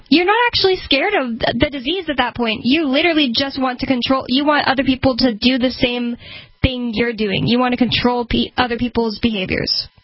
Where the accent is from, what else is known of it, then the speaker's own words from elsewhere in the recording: Texas, United States; In Texas, I'm from Texas, so everybody I am on social media with is mostly from Texas.